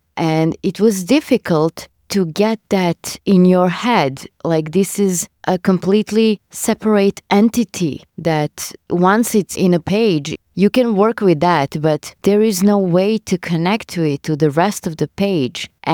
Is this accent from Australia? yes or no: no; Serbia; from Serbia, and we have the best community in the world.